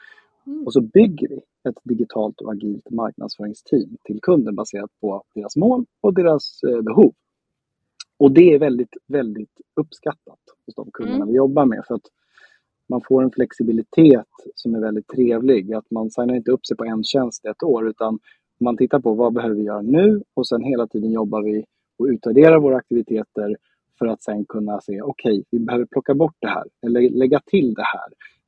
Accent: Stockholm, Stockholm County, Sweden; Jag är original stockholmare från söder till en början, ja. Och så har jag bott på Söder tills jag började första klass och då flyttade jag till Gärdet ovanför Östermalm. Och sen har jag farit runt och bott lite överallt.

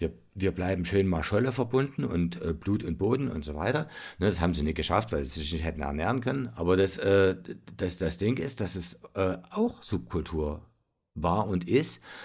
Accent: Leipzig, Saxony, Germany; In Leipzig habe ich mich gewehrt gegen die Verhältnisse, diese Umweltverschmutzung, diese diktatorischen Geschichten.

